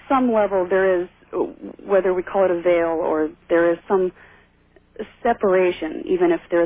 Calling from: Minneapolis, Minnesota, United States; I'm calling from the Minneapolis-St. Paul area.

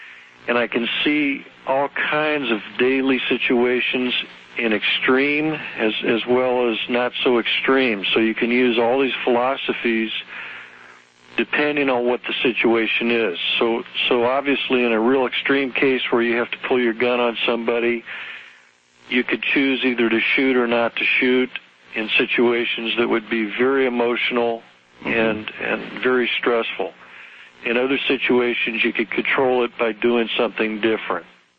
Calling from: San Diego, California, United States; I'm calling from San Diego, first-time caller.

